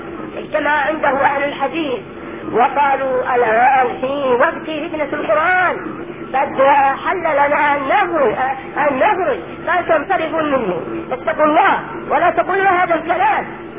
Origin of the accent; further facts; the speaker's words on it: Yemen; نعم عندنا في اليمن